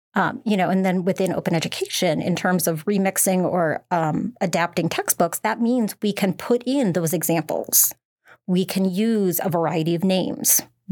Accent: Wisconsin, United States; I come from Wisconsin

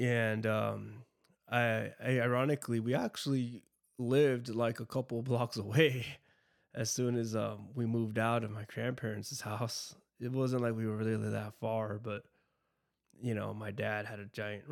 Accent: Chula Vista, California, United States; So where it all started for me is I grew up in Chula Vista. I didn't have the worst upbringing in the world.

